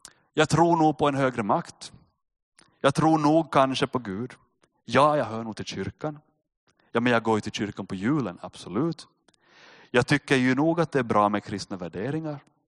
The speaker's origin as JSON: {"language": "Swedish", "country": "Finland", "said": "För att vi är finlandssvenskar."}